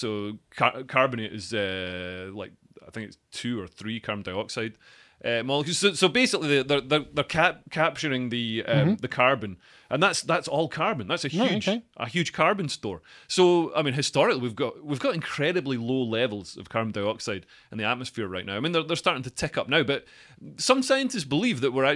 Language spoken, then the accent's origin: English; Scotland, United Kingdom; But I'm from Scotland, it's made out of mountains.